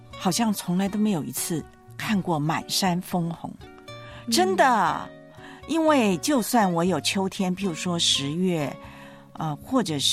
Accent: South China, China; 但是我们南方常常搞不清楚现在是什么季节。

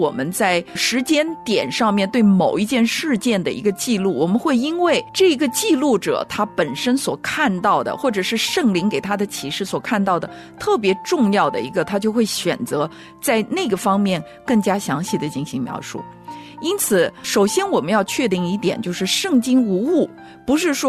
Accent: China; 你要知道连我们中国人啊，每一个地方人的这个口音都不一样。

